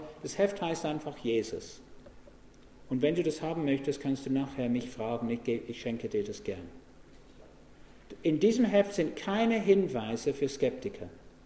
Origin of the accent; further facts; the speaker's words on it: England, United Kingdom; Gott hat mir ein Gehirn gegeben, auch als Engländer.